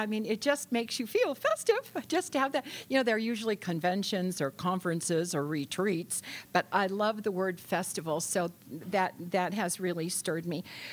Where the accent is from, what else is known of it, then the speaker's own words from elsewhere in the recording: Chicago, Illinois, United States; born there; now in Texas, United States; I was born in Chicago, Illinois. That's why I sound more like you than them, even though I've lived in Texas almost 40 years.